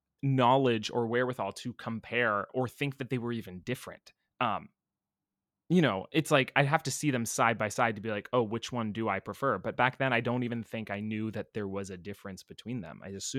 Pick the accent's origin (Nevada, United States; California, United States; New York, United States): California, United States; you know, I grew up in California. So we went down to Disneyland a bit, and this was like pre-California Adventure.